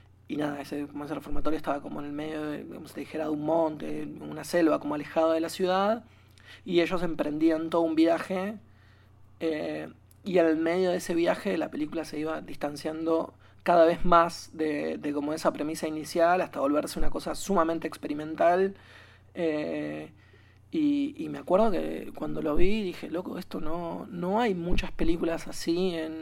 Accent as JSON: {"language": "Spanish", "country": "Argentina", "said": "uno como argentino puede como entender un montón de cosas"}